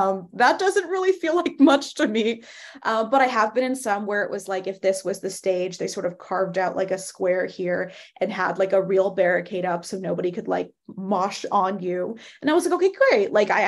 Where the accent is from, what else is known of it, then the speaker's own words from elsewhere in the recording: United States; which makes me really sad as an American because I know that like they have to get really popular to come over here.